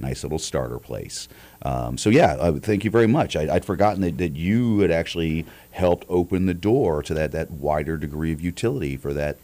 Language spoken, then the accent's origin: English; Virginia, United States; moved away as an adult; I'm originally from Virginia. You know, I moved up here in 95 for college.